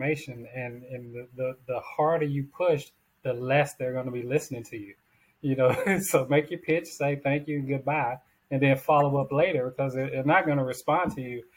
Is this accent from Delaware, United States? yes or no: no; North Carolina, United States; growing up in North Carolina, like you saw it all the time.